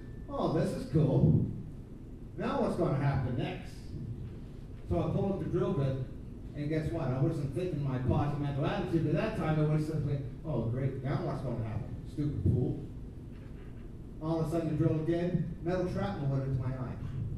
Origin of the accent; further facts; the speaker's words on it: New Brunswick, Canada; now in Western Canada; because out here in Western Canada, I'm from New Brunswick.